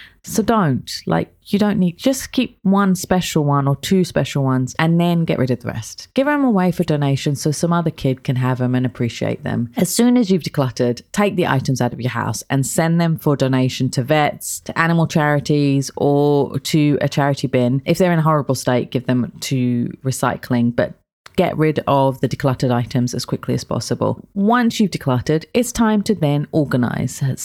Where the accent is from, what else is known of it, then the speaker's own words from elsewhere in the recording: London, United Kingdom; also born or lived in Kent; I'm from London, like from Kent as well.